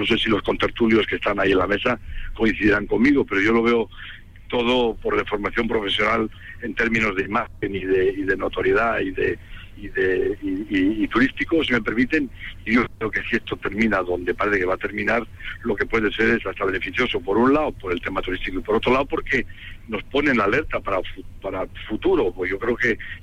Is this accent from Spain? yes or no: yes; Castile and León, Spain; lo digo Salamanca porque lo tengo cerca de mi pueblo, ¿no?